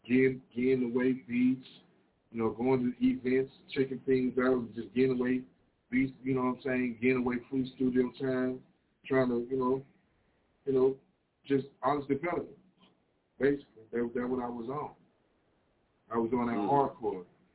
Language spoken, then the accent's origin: English; Nancy, Mississippi, United States; And there were artists in Nancy, Mississippi, my hometown where I'm from.